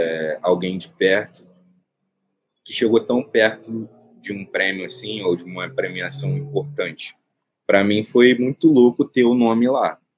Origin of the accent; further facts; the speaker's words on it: Rio de Janeiro, Brazil; Então, eu nasci no Morro do Urubu, que fica na zona norte do Rio de Janeiro. E depois eu passei a maior parte da minha infância ali entre o Complexo e o Engenho da Rainha. Até pouco tempo eu morava no Engenho da Rainha ainda com meus pais.